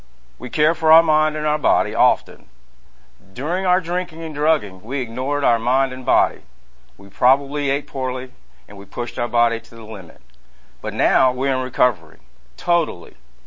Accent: Marietta, Georgia, United States; born there; I'll just start off with … I was born in Marietta, Georgia.

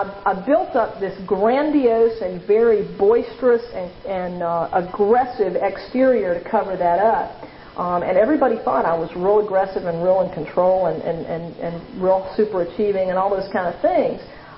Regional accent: New Orleans, Louisiana, United States; at that day and time I was growing up in New Orleans and marijuana was easier to come by for a teenager

